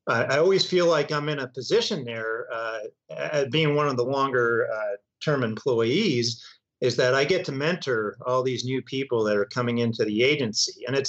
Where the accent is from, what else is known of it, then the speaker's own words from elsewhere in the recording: Scarsdale, New York, United States; I was originally born in New York City and grew up just north of there in Scarsdale, New York.